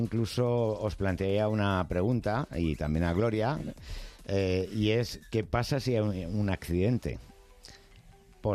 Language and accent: Spanish; Madrid, Community of Madrid, Spain; yo siempre digo que soy de Vicálvaro, aquí cada uno pues tira para su barrio correspondiente.